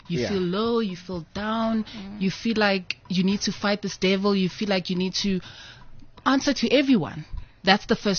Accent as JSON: {"language": "English", "town": "Soweto", "region": "Gauteng", "country": "South Africa", "tie": "born or raised there", "lives_now": "Pretoria, South Africa", "said": "You know, I was born and bred in Soweto."}